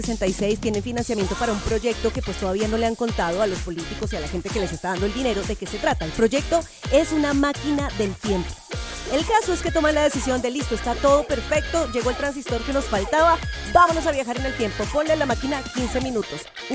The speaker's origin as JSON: {"language": "Spanish", "country": "Colombia", "tie": "born or raised there", "said": "yo como colombiana, yo crecí escuchando las voces mexicanas."}